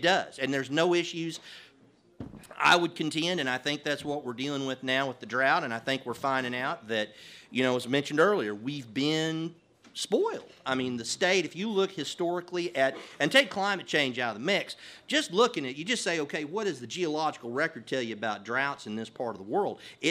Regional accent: Loyal, Oklahoma, United States; hey, I'm from Loyal. Loyal's got 50 people in it

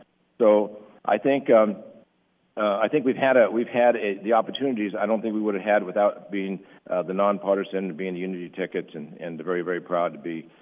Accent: Delta Junction, Alaska, United States; also born or lived in Valdez; I was born in the territory of Alaska, and most of my time was spent in Valdez.

